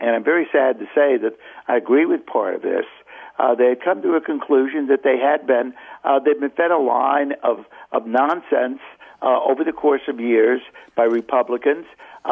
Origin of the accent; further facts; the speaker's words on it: Scranton, Pennsylvania, United States; I come from Luzerne County in the Scranton area in Pennsylvania.